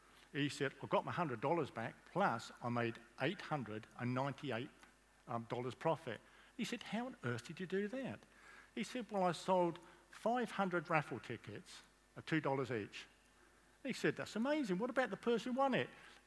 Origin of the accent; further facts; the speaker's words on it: Birmingham, West Midlands, United Kingdom; born there; also born or lived in Leicester / Blackpool / Germany; I was born in Birmingham, we moved to a camp in there, and then we moved to Leicester in England.